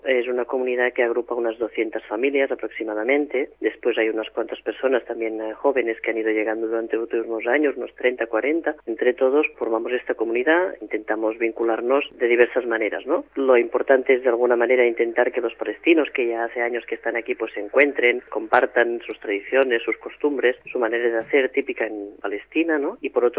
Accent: Catalonia, Spain; Yo, por ejemplo, he nacido en Cataluña, soy catalán, de origen palestino, ¿no?

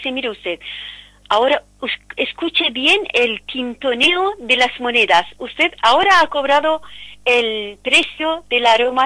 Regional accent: Iran; Spanish is a second language; Los iraníes nos encanta comer y comer mucho y bien.

